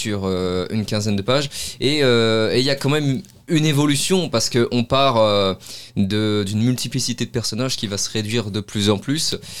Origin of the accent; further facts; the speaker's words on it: Le Mans, Pays de la Loire, France; je suis Sartois, je suis né au Mans et j'ai toujours vécu au Mans. En fait, je n'ai bougé du Mans que pour le master de recherche création littéraire.